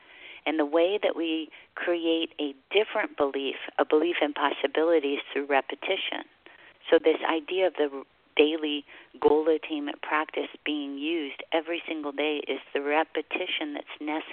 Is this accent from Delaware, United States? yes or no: no; Hawaii, United States; And I'm the last of 10 children who was born and raised in Hawaii.